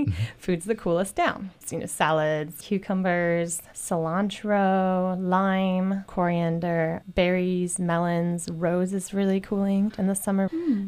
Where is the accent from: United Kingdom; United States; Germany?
United Kingdom; England; And I grew up in England too, and we did this.